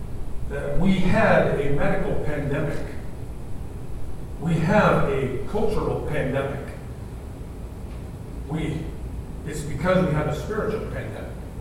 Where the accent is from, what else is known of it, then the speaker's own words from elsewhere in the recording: Pacific Northwest, United States; I grew up in the Northwest.